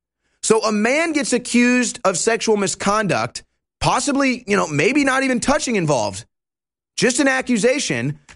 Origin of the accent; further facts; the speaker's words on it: St. Louis, Missouri, United States; I'm from St. Louis.